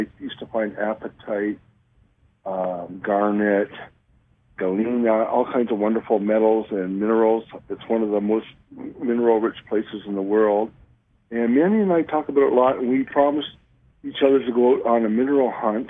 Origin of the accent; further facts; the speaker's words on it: Toronto, Ontario, Canada; I'm from Toronto.